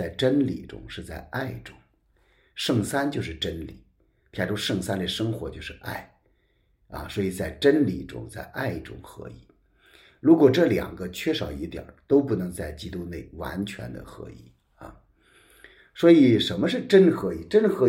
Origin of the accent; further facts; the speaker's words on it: China; 我们中国人经常说了一句话